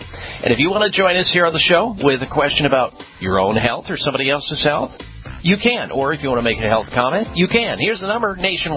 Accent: Midwest, United States; Growing up in the Midwest, eating a lot of dairy foods, that's a no-no for asthmatics usually.

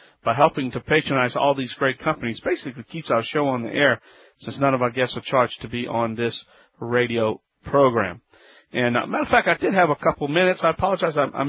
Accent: Louisiana, United States; those of us who live and build in high wind areas like, my home state, Louisiana

